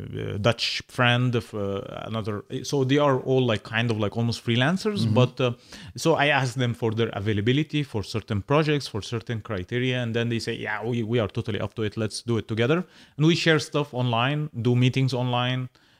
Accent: Cairo, Cairo Governorate, Egypt; English is a second language; I'm coming from Egypt, Cairo. Cairo is just crazy, you know.

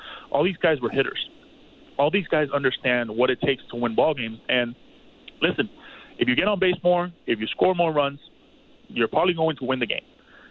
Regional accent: Miami, Florida, United States; See, for me, I'm a guy from Miami. I grew up going to the Orange Bowl.

